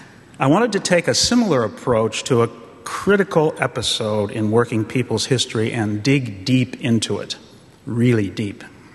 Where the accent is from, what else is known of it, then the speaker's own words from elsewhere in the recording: Illinois, United States; You know, I grew up in Chicagoland, let's call it Chicagoland, within the shadow of the city